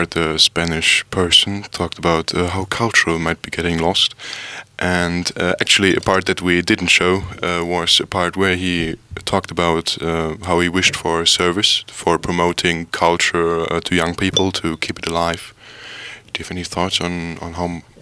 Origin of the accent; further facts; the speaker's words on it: Germany; English is a second language; I'm actually from the Dutch border in Germany, a little border town.